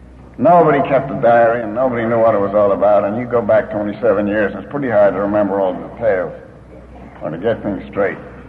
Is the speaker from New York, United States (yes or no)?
yes; Albany, New York, United States; I decided I'd better go back to Albany, my hometown, where I'd made such a mess of things, and where I had so many amends to make.